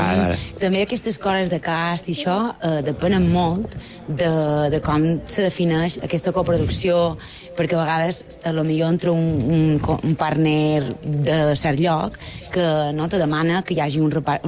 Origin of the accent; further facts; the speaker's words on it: Balearic Islands, Spain; first language Catalan (Mallorcan); Idealment, sí, en mallorquí, perquè és la meva llengua materna